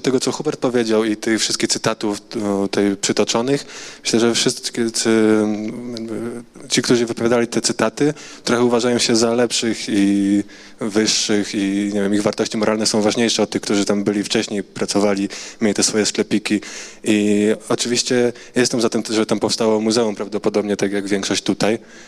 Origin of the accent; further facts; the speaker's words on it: Wrocław, Lower Silesian Voivodeship, Poland; Ja na przykład jestem studentem architektury z Wrocławia.